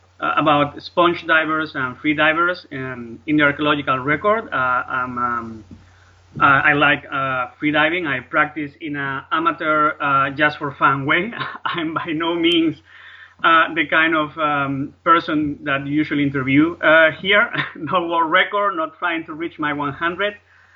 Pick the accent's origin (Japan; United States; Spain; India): Spain; Vigo, Galicia; I am from Vigo, from Galicia, in the northwest corner of the Iberian Peninsula of Spain.